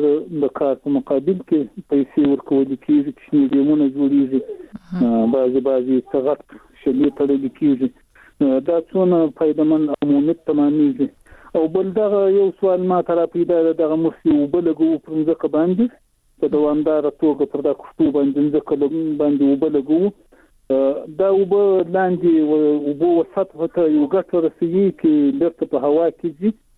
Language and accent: Pashto; Shajoy, Zabul, Afghanistan; توخي هم د زابل ولایت شاجیل ولسوالي.